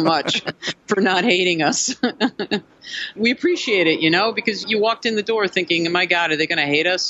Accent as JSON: {"language": "English", "country": "United States", "said": "I'm certainly not going to offer my opinion because I'm an American."}